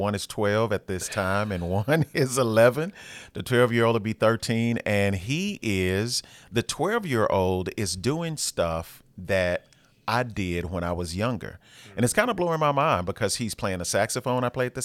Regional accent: North Little Rock, Arkansas, United States; I'm originally from North Little Rock, Arkansas.

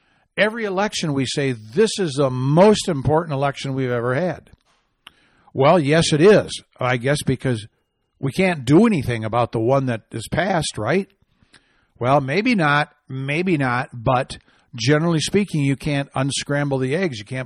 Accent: Arizona, United States; Just a shout-out to my home state of Arizona

